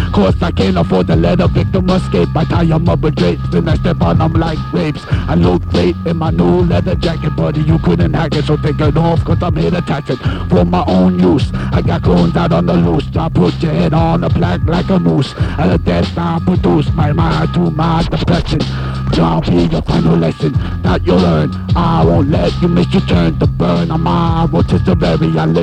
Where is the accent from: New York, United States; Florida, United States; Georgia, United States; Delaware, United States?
New York, United States; Brooklyn; Please hit record. We're from Brooklyn.